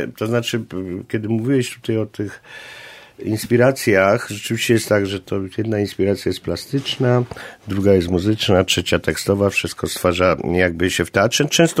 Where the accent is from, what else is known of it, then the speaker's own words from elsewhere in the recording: Silesian Voivodeship, Poland; accent: Cieszyn Silesian dialect; ja pochodzę z rejonu, gdzie właśnie mówi się gwarą ze Śląska Cieszyńskiego, i to w tej gwarze, gdzie się zachowały właśnie te formy staropolskie.